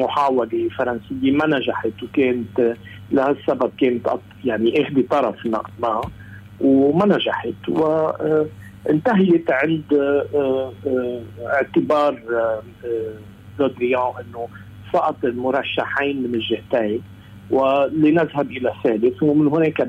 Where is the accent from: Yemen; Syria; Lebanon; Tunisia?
Lebanon; نحن كلبنانيين